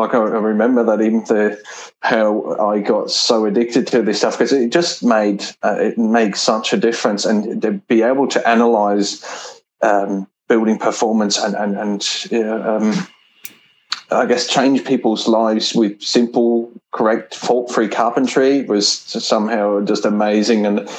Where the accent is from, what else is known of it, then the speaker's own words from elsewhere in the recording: Germany; English is a second language; moved away as an adult; Born and raised in Germany, and I did my apprenticeship over there. And when I was 18, I started traveling. So I traveled through Europe, and I worked in Scandinavia quite a bit, in Spain and Austria.